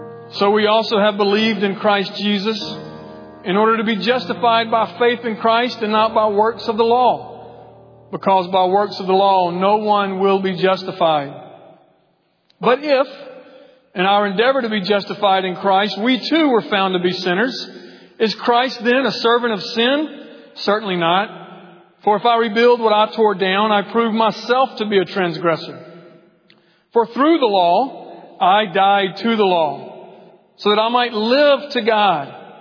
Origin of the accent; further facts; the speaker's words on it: Milledgeville, Georgia, United States; I grew up in a little middle Georgia town called Milledgeville, Georgia.